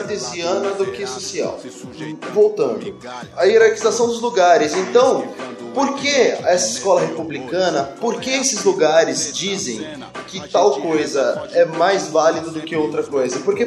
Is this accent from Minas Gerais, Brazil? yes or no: no; Carapicuíba, São Paulo, Brazil; Eu sou de Carapicuíba, e em Carapicuíba a maioria dos meus vizinhos passavam mais de 2 meses sem chegar no centro da cidade. Carapicuíba é a segunda cidade mais pobre do estado de São Paulo.